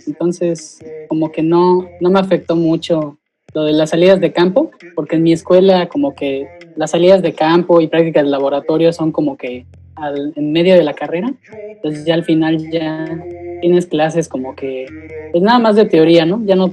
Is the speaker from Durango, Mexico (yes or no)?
no; Cancún, Quintana Roo, Mexico; yo soy foráneo, ¿no? Entonces, estudio en Mérida, pero soy de Cancún. Entonces, por la pandemia tuve que regresar. Entonces, actualmente estoy en Cancún con mi familia.